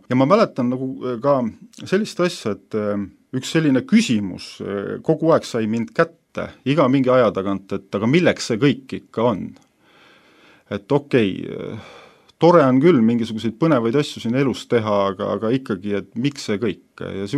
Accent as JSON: {"language": "Estonian", "town": "Avispea", "region": "Lääne-Viru County", "country": "Estonia", "tie": "born or raised there", "said": "Ma olen pärit sellisest väiksest külakesest, nagu Avispea küla, väike Maarja külje all, seal ma olen sündinud, kasvanud ja siia maani päris palju aega, eriti suvel veedan."}